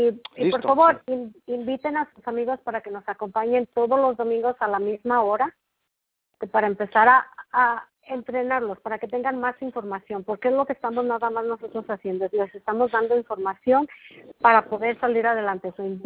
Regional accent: Mexico; sí tengo estudios de que hice de negocio allá en mi país, en México

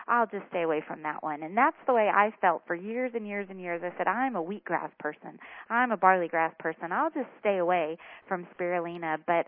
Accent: Texas, United States; and I'm from Texas, and I'm from home cooking and desserts at every meal

